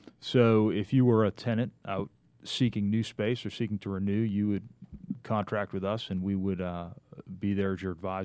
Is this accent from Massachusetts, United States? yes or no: yes; Boston, Massachusetts, United States; moved away as an adult; now in Atlanta, United States; Well, for starters, I grew up in Boston, where I learned to drive in the snow.